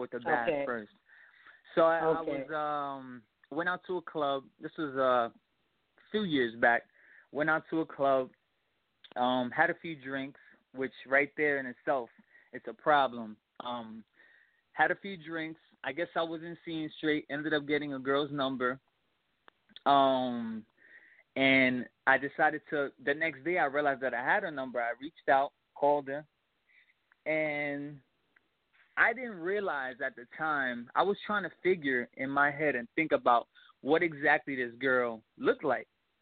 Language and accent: English; New York, United States; Well, we're originally from New York. That's where we're based out of.